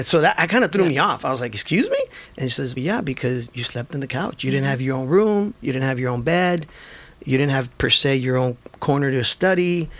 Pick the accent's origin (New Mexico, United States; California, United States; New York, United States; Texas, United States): California, United States; Santa Ana; I was one of those kids we were those kids growing up in Santa Ana. I grew up on Highland and Flower. I went to the Boys and Girls Club literally almost every day.